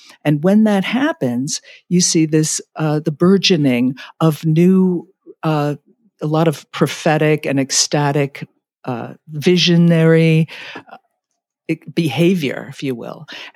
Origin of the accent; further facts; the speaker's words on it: New York City, New York, United States; Well, I was raised in Manhattan, New York City, and my parents were very modern atheists